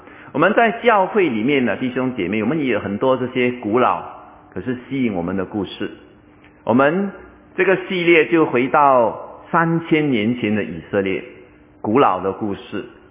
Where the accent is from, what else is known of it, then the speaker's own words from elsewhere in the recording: Singapore; 通过这个游戏让我们想我们新加坡人追寻怎么样的一个美好的生活